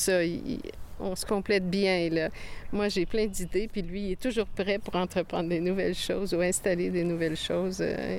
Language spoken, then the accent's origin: French; Quebec City, Quebec, Canada; même si j'ai été élevée à Québec, dans la ville de Québec